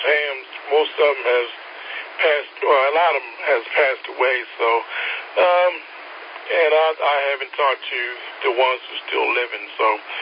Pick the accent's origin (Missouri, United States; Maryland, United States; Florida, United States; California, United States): Maryland, United States; Baltimore; now in Mills River, United States; Well, I've been here in North Carolina for about 7 years now. I came from Baltimore, moved to Charlotte, from Charlotte to Clyde, then from Clyde to Mills River